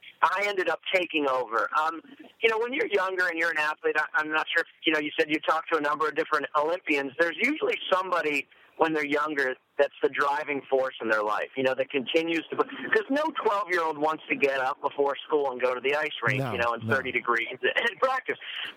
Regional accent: United States; not only in the United States in Salt Lake City, in my hometown country

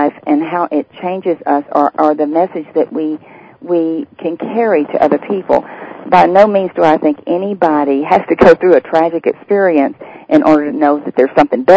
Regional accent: Louisiana, United States; I was born and raised in Louisiana, and we don't have redwood trees in Louisiana.

